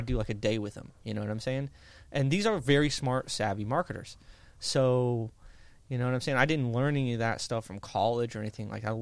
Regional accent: Indiana, United States; I grew up in Indiana and I was not poor, you know, but I got like a ton of financial aid.

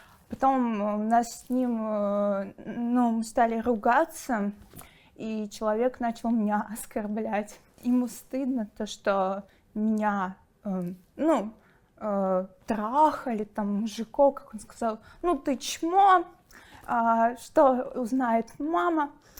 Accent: Ukraine; now in Moscow, Russia; Да, я с Украины, вот, но я приехала в Москву, я гражданка России

